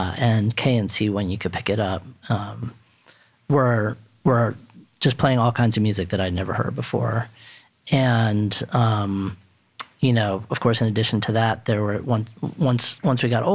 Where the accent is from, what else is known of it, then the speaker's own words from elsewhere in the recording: Durham, North Carolina, United States; also born or lived in South Florida; When my family moved to Durham in 1981, and my previous experience, which was in South Florida, was